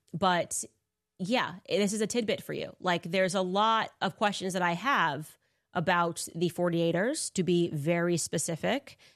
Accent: United States; because I'm American and I still have free speech.

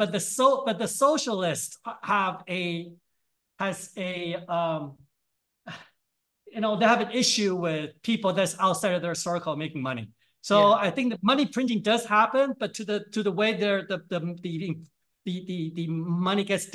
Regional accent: Taiwan; I'm Chinese. I was born in Taiwan. Yes, I'm Taiwanese.

